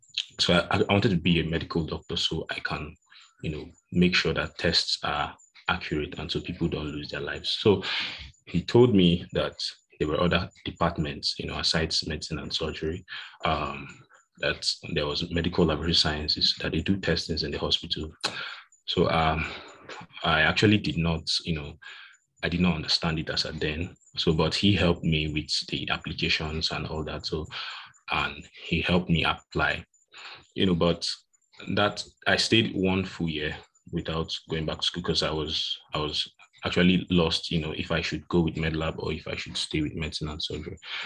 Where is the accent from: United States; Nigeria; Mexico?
Nigeria; growing up in Nigerian secondary schools